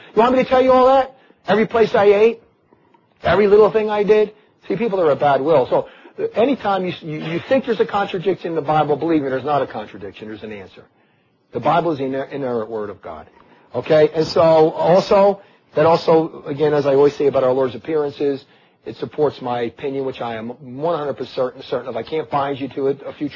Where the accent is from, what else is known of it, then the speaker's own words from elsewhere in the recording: Newark, New Jersey, United States; now in Chimayo, United States; I came from Newark, New Jersey, and I came over and I ended up in Chimayo, New Mexico.